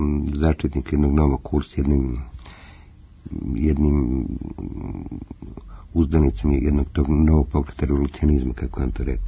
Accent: Belgrade, Serbia; ja sam Rus koji je odrastao u Beogradu ili sam Srbin ruskog porekla

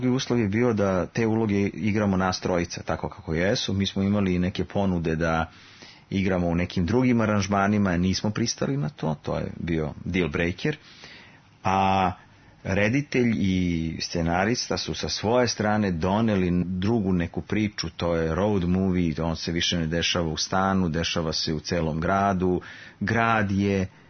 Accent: Kragujevac, Šumadija, Serbia; a ja sam iz Kragujevca.

